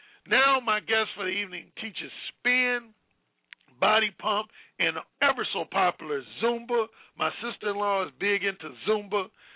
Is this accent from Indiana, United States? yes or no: yes; Gary, Indiana, United States; not too far from my neck of the woods, Gary, Indiana